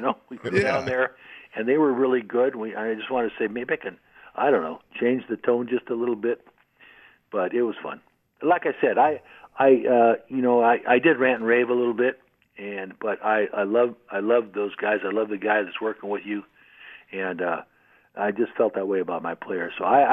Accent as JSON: {"language": "English", "town": "San Francisco", "region": "California", "country": "United States", "tie": "born or raised there", "said": "that's where I grew up. And I grew up in San Francisco."}